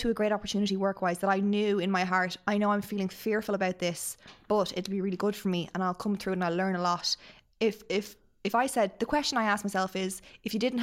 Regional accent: Ireland; No, and I don't think we're good at that as Irish people as well.

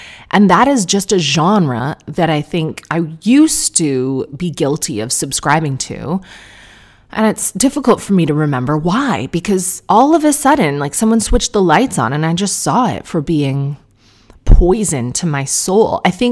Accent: Canada; Difficult for me to say as a Canadian

